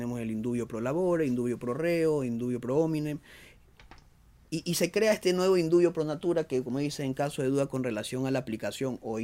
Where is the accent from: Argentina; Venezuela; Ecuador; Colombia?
Ecuador; tenemos que nosotros como ecuatorianos adaptarnos